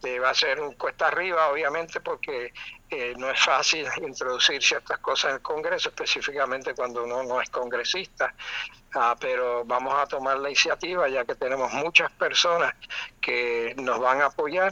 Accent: Puerto Rico; yo soy nacido y criado en Puerto Rico. Mi papá fue policía, placa 6148. Tengo la familia ahí, viajo a Puerto Rico cada otro mes

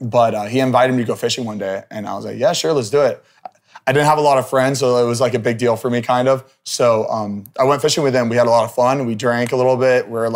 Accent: Plantation, Florida, United States; We grew up in Plantation, Florida.

